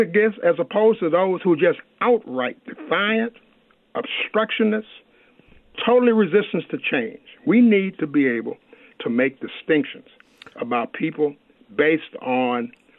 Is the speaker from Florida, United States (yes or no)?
no; Lynchburg, Virginia, United States; I was born in South Central Virginia in a place called Lynchburg. That should tell you enough about, you know, where I grew up.